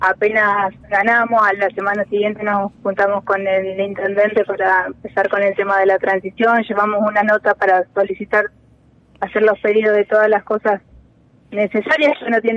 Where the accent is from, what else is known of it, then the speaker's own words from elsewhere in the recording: Ingeniero Huergo, Río Negro, Argentina; somos nacidas y criadas en Huergo, tenemos algo en común